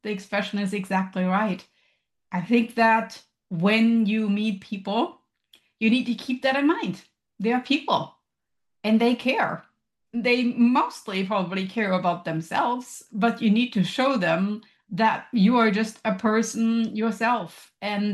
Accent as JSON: {"language": "English", "region": "Hesse", "country": "Germany", "tie": "born or raised there", "said": "I think Germans definitely have it down with regard to the structure."}